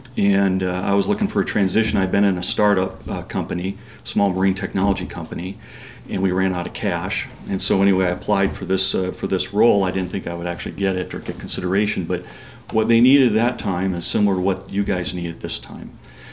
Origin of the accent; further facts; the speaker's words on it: Minnesota, United States; moved away as an adult; I came from Minnesota. I was going to school at University of Wisconsin, and when I got out of school where I grew up, there just weren't any jobs.